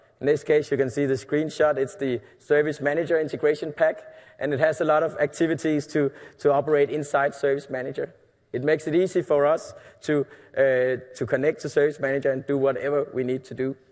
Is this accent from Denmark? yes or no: yes; Denmark; English is a second language; since I'm from Denmark, I always compare them with Lego blocks